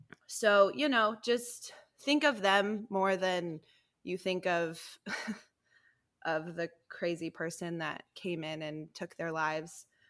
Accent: Colorado, United States; Colorado, I'm from Colorado. I think I've said this before on the podcast.

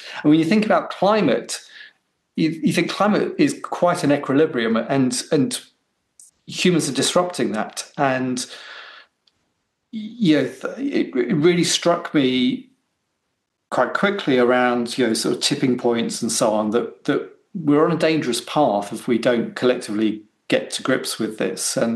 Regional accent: Hong Kong; One, I grew up in Hong Kong. I did a lot of sailing out there.

